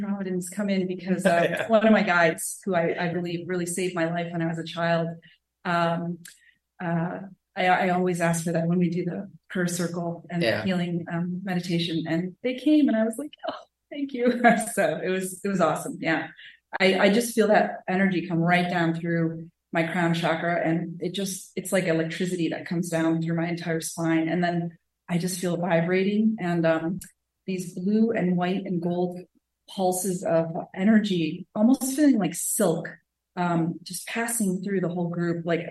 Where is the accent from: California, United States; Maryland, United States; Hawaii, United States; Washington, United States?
Washington, United States; Seattle; I'm from Seattle, Washington.